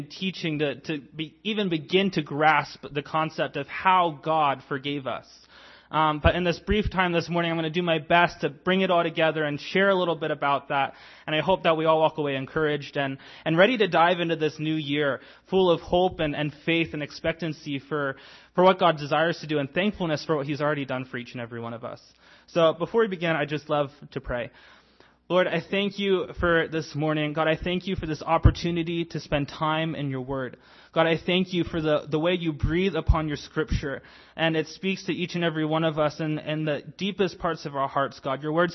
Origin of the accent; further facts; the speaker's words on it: Lancaster, United States; I'm originally from Lancaster, grew up in church. My grandfather was the pastor